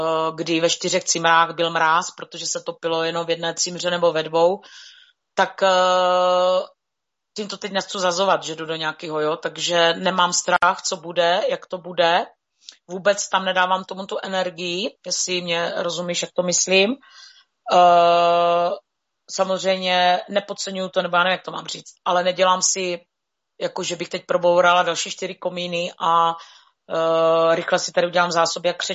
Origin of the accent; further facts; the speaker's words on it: Moravia, Czechia; já říkám, jo, jakože z Moravy, odkud jste